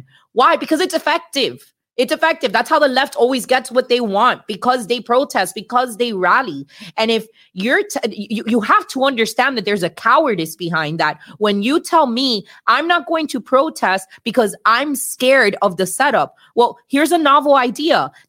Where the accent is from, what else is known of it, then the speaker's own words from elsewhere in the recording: United States; as an American, what happened in November was unprecedented, and I was concerned for the sake of my country.